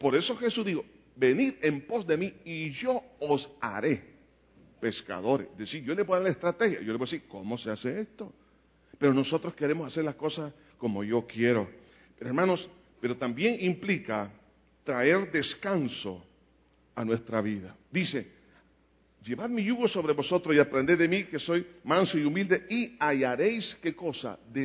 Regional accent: El Salvador; de mi identidad como salvadoreño

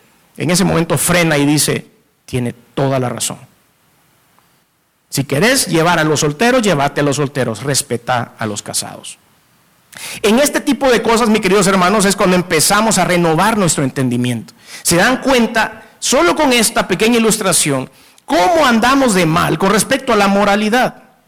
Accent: El Salvador; Cuando nosotros como salvadoreños, como latinoamericanos, tengamos esta manera de pensar

